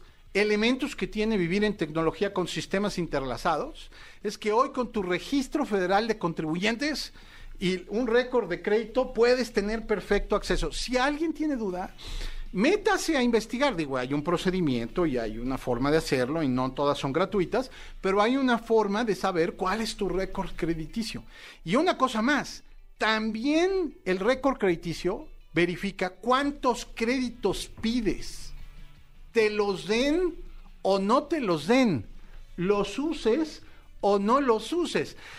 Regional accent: Mexico; Es un apellido de origen italiano, aunque yo ya soy más mexicano que el mole oaxaqueño.

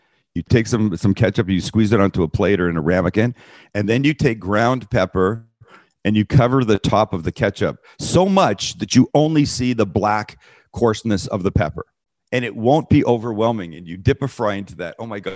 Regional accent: Vancouver, British Columbia, Canada; I'm from Vancouver, Canada, by the way.

